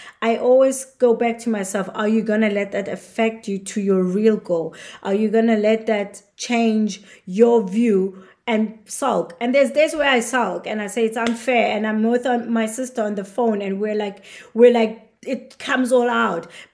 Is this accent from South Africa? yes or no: yes; South Africa; growing up in South Africa, you get hardcore about these things.